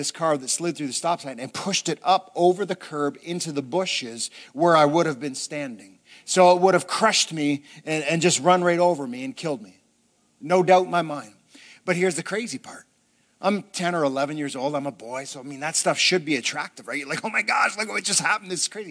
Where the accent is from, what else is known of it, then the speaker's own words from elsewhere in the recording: Ontario, Canada; It was a wintry day, and I grew up in Ontario, and our winters aren't like your winters.